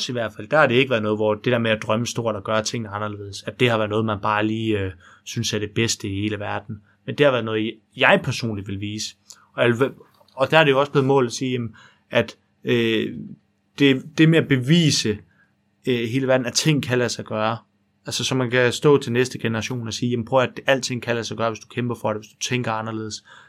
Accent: Horsens, Central Denmark Region, Denmark; Kommer fra Jylland. Det er mørk i Jylland.

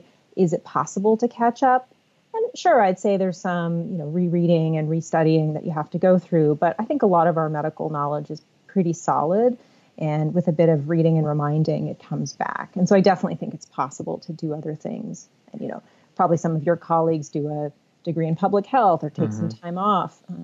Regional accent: Canada; I am Canadian

